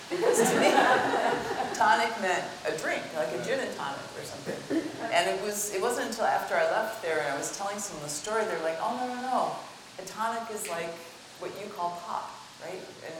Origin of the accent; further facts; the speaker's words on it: Chicago, Illinois, United States; Whereas I grew up in Chicago, and so the bubbly stuff that you drink that comes out of the bottle is pop.